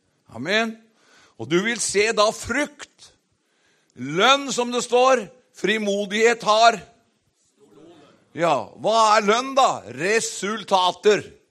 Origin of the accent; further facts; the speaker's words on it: Fåberg, Innlandet, Norway; når jeg begynte å gå rundt på husbesøk på Fåberg, på hjemstedet mitt